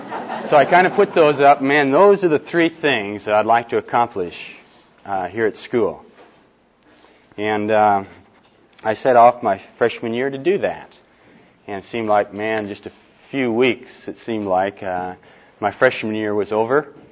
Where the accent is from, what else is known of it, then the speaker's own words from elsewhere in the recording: Iowa, United States; I was raised in Iowa. I'm also a Midwesterner. Went through high school in a little small town up in the northwest corner up there